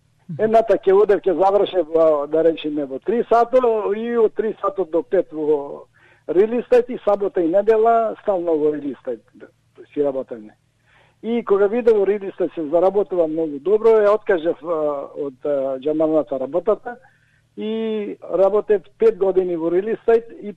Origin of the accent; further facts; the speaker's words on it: Lažec, Pelagonia, North Macedonia; moved away as an adult; also born or lived in Zavoj; now in Australia; Заминав од Завој, бев околу 12 години, кога татка ми ме пресели во Лажец, Битолско, за подобар живот малку.